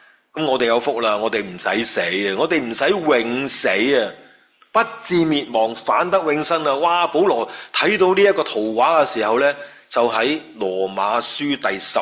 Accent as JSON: {"language": "Cantonese", "country": "China", "said": "即係我哋中国人有得意㗎，佢讲说话呢真係好到肉㗎。"}